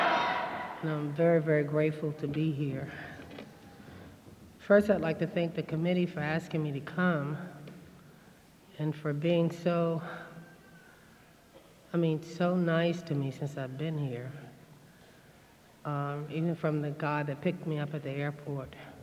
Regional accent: Washington, District of Columbia, United States; I'm from Washington, D.C. And I've been living there most of the last 20 years of my life.

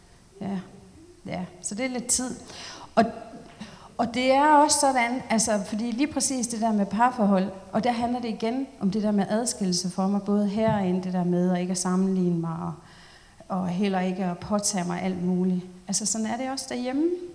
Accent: Aalborg, North Denmark Region, Denmark; så holdt jeg speak hjemme i Aalborg

